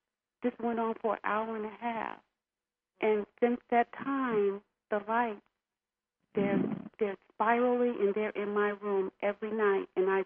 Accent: Illinois, United States; The oldest of 3 children, born and raised in the Illinois area

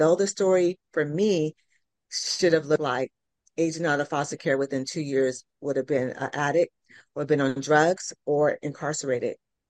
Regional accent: California, United States; now in Tulsa, United States; I don't have no shade to Tulsans, but I'm from California. I'm a city girl.

